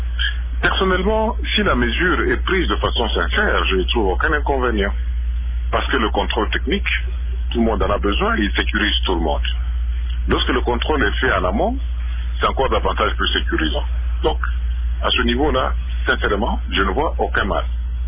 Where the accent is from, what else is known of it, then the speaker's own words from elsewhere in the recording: DR Congo; ici chez nous au Congo